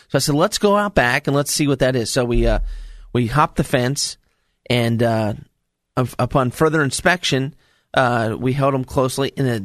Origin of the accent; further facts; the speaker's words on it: Stanton, United States; I'm from Stanton, and this place is beautiful.